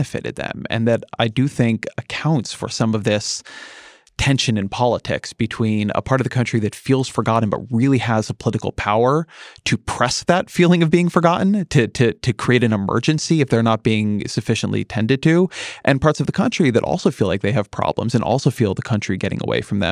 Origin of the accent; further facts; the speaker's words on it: California, United States; I mean, I'm a Californian, and my vote counts a lot less, particularly in the Senate